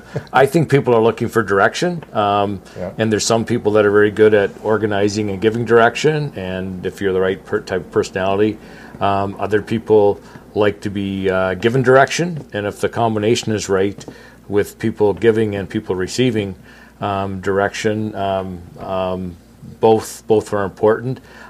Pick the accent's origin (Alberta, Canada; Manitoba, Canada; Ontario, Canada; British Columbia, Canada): Ontario, Canada; Kitchener; I was born and raised in Waterloo County. I lived in the city of Kitchener for most of my childhood life and went to Forest Heights Collegiate.